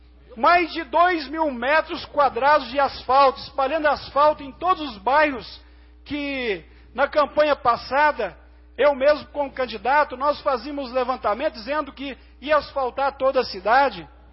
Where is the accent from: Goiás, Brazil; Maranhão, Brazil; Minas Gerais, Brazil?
Goiás, Brazil; Anápolis; quando eu falo que eu sou de Anápolis